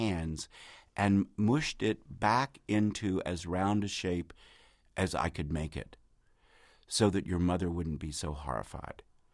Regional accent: Kentucky, United States; born or raised there

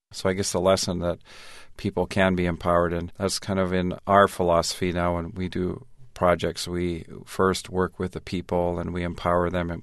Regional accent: Tanzania; moved away; also born or lived in Minnesota, United States; Well, I grew up in Tanzania. I was born in Minnesota, you know, Garrison Keillor stock, Minnesota Norwegian Lutheran. But when I was 3 months old, my parents went to Tanzania.

